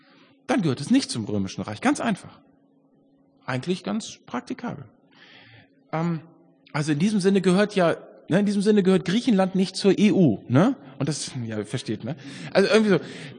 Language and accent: German; Hamburg, Germany; Ich komme ja aus Hamburg, ne?